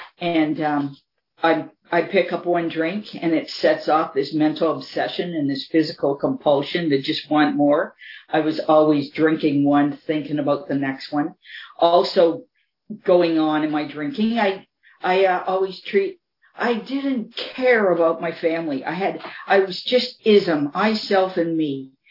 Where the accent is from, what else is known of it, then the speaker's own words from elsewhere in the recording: Toronto, Ontario, Canada; I grew up in Toronto